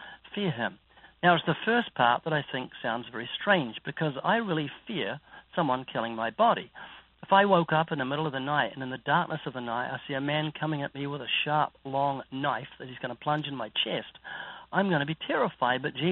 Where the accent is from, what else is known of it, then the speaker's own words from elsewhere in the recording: Texas, United States; I'm from Texas, and I've been faking it for 27 years.